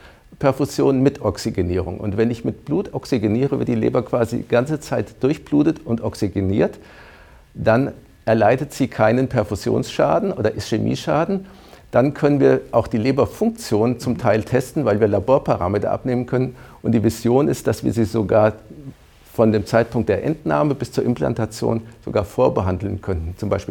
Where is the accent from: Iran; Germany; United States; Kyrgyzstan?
Germany; Hesse; also born or lived in Hanover, Germany / Ruhr, Germany; Also ich komme aus Oberhessen